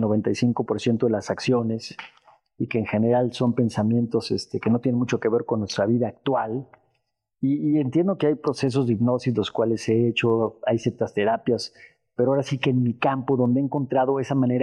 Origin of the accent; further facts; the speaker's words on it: Mexico; somos orgullosamente mexicanos